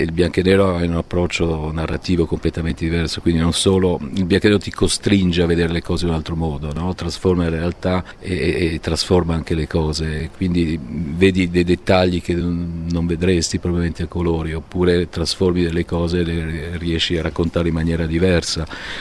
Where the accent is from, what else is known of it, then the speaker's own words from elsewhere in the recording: Pompei, Campania, Italy; io sono cresciuto lì a Pompei